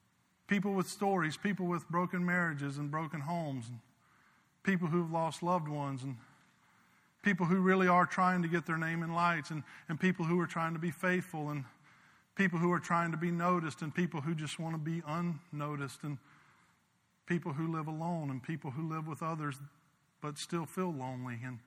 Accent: South Carolina, United States; I grew up in South Carolina. Like, in South Carolina, it's not uncommon.

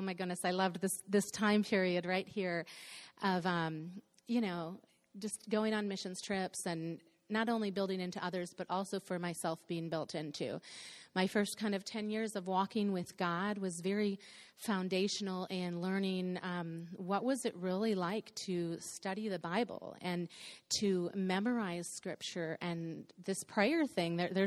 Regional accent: Ohio, United States; So to give you a little bit of background, growing up, I grew up in Ohio, Northwest Ohio, and I have three sisters

